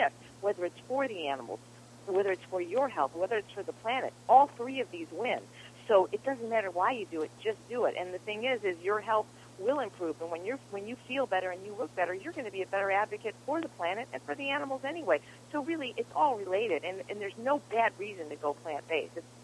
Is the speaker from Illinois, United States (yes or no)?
yes; Chicago, Illinois, United States; I grew up in the south side of Chicago, just like …. I was raised in a Jewish home.